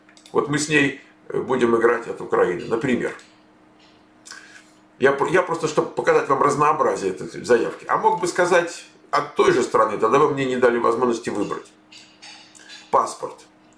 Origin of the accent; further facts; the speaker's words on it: Moscow, Russia; born there; по правде, я родился в Москве